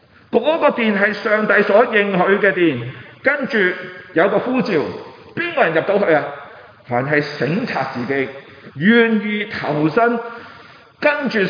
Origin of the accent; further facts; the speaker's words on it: Hong Kong; 我是香港人